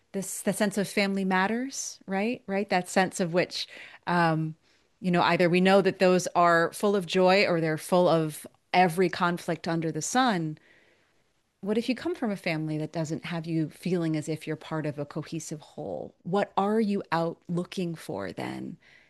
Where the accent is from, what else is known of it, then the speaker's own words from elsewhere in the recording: Cape Cod, Massachusetts, United States; I grew up on Cape Cod, which is, a very many, it's a place where there are a few families who've been there for centuries, but most folks were washed ashore.